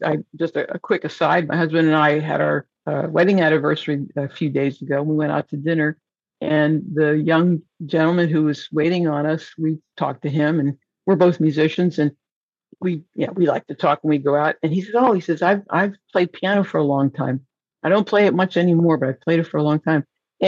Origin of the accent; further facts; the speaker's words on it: Northeast, United States; now in Louisiana, United States; my husband and I, we're from the Northeast, as you and I discussed before we started recording. We moved to Louisiana in 2019.